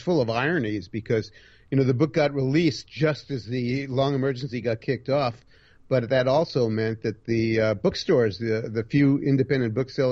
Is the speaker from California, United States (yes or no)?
no; Manhattan, New York, United States; now in Saratoga, United States; because I did it as a child growing up in Manhattan. I didn't have any woods to ramble around in, and I couldn't go bass fishing.